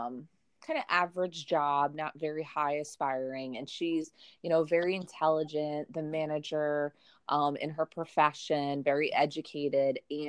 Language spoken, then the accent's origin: English; New York City, New York, United States; growing up in New York City, if there's, you know, 200 countries represented in, like, you know, 7 square miles, you're going to be pretty tolerant of diversity